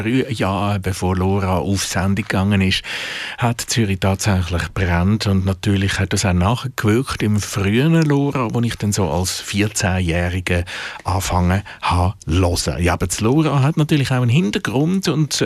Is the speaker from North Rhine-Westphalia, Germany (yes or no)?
no; Baden-Württemberg, Germany; So am Rand von Baden, wo ich aufgewachsen bin, ist das nicht ganz einfach gewesen